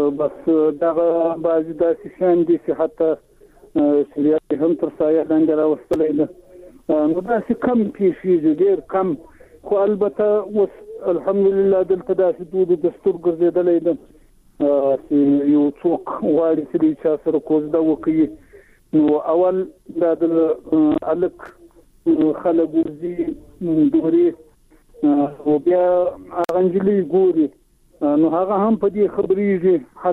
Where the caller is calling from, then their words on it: Zabul, Afghanistan; د زابل چاجي څخه